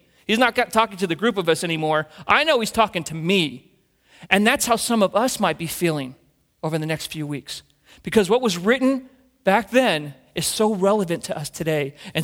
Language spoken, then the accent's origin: English; Carson City, Nevada, United States; We came from Carson City, Nevada.